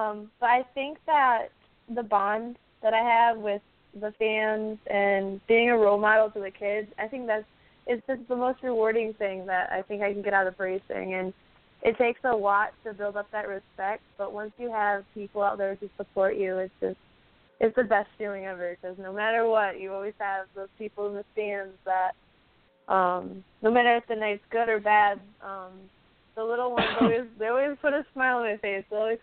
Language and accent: English; Shelby, Michigan, United States; I'm from Shelby, Michigan. I'm 17 years old. I'll be 18 in June.